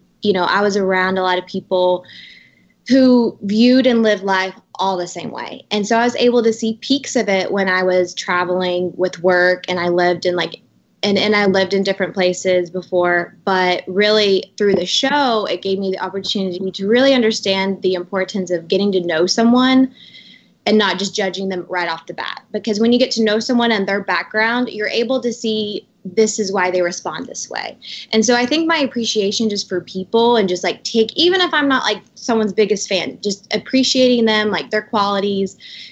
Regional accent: Knoxville, Tennessee, United States; So I grew up like in Knoxville, like it's definitely more like a smaller town.

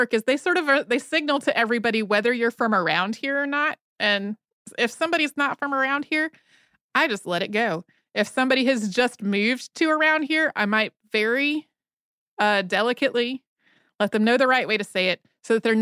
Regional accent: Idaho, United States; born or raised there

